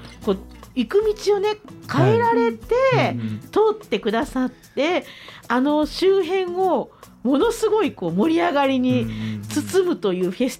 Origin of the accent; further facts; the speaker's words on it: Kyoto, Japan; 私はね、京都から出たことがないので、ずっと京都住んでるので、